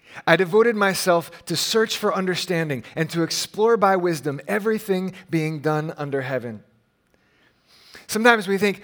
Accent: Hawaii, United States; I grew up in Hawaii, which was a beautiful place to live. It was also a very difficult place for me to live.

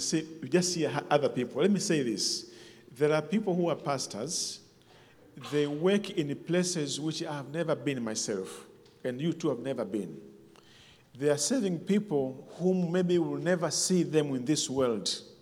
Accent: Tanzania; I come from Tanzania in East Africa.

